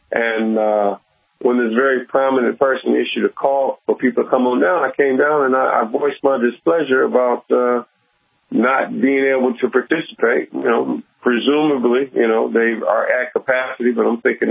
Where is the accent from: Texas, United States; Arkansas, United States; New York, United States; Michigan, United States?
Michigan, United States; Detroit; I'm from Detroit, Michigan.